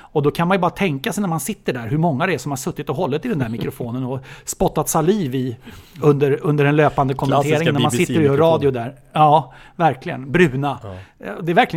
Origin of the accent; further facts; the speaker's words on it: Solna, Stockholm County, Sweden; Jag är uppvuxen i Solna